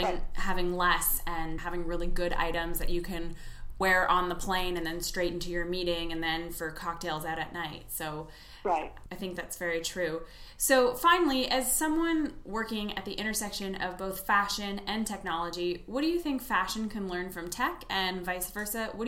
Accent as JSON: {"language": "English", "country": "Canada", "said": "as I mentioned, I'm from Canada"}